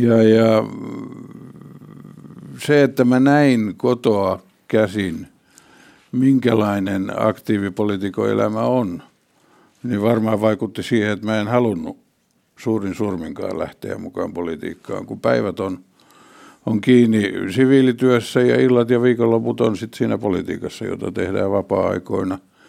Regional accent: Helsinki, Uusimaa, Finland; No me asuttiin sitten 50-luvun loppupuolelta lähtien Munkkiniemessä. Mä synnyin Kruunuhassa. Silloin he asuivat pienessä kaksiossa tuossa Kruunikassa ja sitten me muutettiin 40-luvun puolivälissä sitä aikaa. Mä en vielä muista tuonne Takatöölöön, niin kuin silloin sanottiin, Pihlajatielle

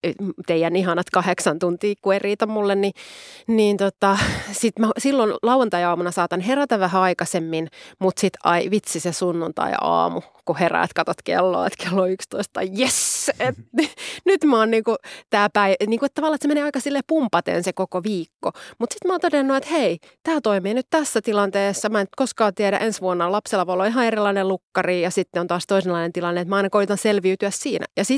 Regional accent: Kokkola, Central Ostrobothnia, Finland; mä oon Kokkolasta kotosi

